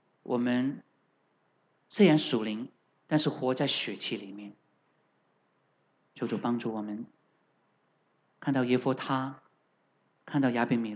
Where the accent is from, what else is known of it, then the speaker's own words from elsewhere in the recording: Guangdong, China; 我们广东人呢是没有卷舌的。